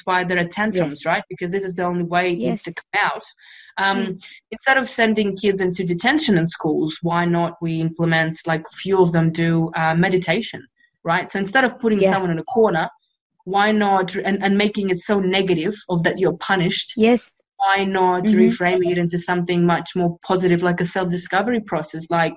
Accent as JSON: {"language": "English", "country": "Russia", "tie": "born or raised there", "said": "I'm just sharing how it was growing up in Russia."}